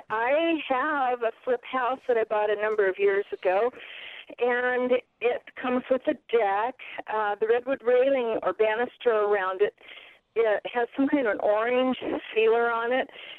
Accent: Prescott, Arizona, United States; This is my home in Prescott, my hometown

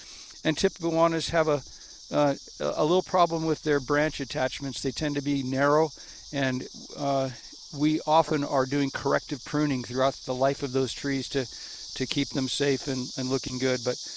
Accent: Pine, Arizona, United States; the tree platform or treehouse we had as kids growing up in Pine, Arizona

